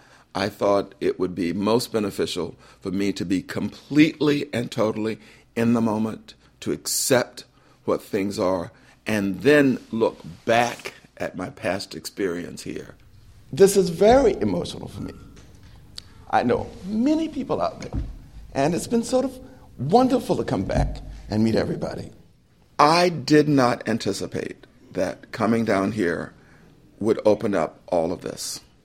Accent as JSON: {"language": "English", "region": "Florida", "country": "United States", "tie": "born or raised there", "said": "father's side of the family have attempted to embrace me in a way that they never did when I was growing up in Wakulla County."}